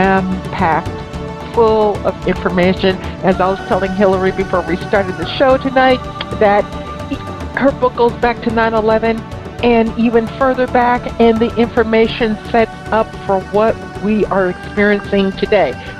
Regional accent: Guilderland, New York, United States; You know, I was born and raised in Gilderland, and I know that you're in the Clifton Park area of New York.

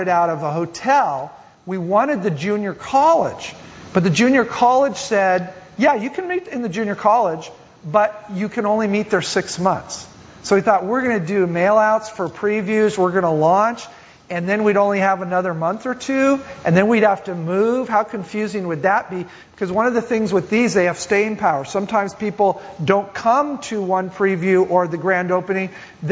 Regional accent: California, United States; I was from Southern California. Northern California is like another state.

